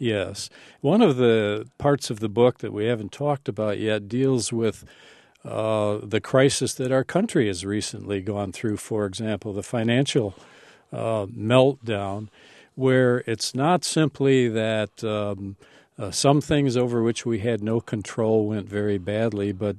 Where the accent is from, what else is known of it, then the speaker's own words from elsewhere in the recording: Rochester, New York, United States; I grew up in Rochester, New York. I was an inner city kid